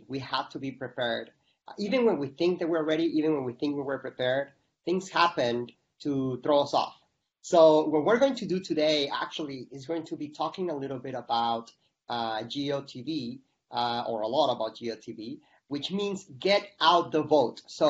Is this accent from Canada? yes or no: no; Mexico; moved away as an adult; now in Phoenix, United States; I live in Phoenix, Arizona. I'm originally from Mexico. Moved here about 18 years ago to the U.S.